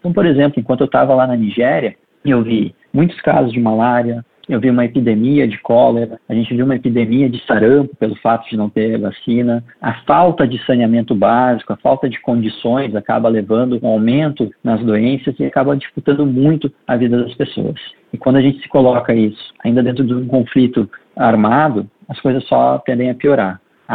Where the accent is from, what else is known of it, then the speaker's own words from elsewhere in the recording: Porto Alegre, Rio Grande do Sul, Brazil; Eu sou de Porto Alegre. Eu sempre trabalhei aqui na periferia da nossa cidade.